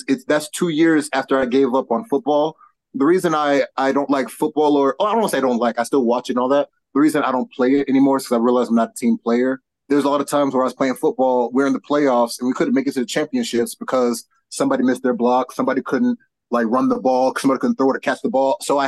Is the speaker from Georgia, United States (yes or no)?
yes; Gwinnett, Georgia, United States; I love Gwinnett, man. Gwinnett's raised me. I've been out here for 23 years.